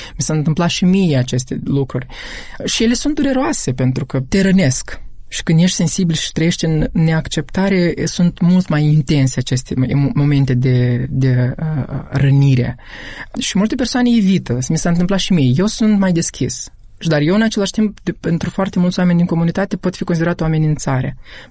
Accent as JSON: {"language": "Romanian", "country": "Moldova", "said": "Ba nu, suntem aici, trăim aici, ne-am născut aici."}